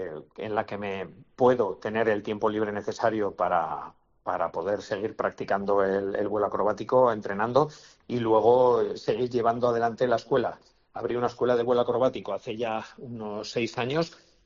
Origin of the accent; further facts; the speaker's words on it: Sangüesa, Navarre, Spain; sobre todo porque es mi patria chica, porque... habíamos vivido, yo de niño he vivido muy de una manera muy intensa las fiestas, y para un sangüesino